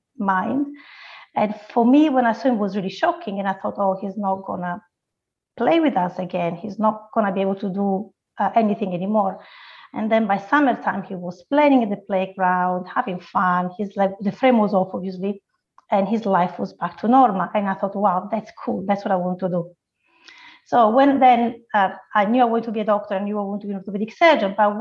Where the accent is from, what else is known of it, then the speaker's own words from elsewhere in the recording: Sardinia, Italy; English is a second language; So, right, I'm from Sardinia, which is one of the main islands in Italy. I have told the system. I was brought up in a small village.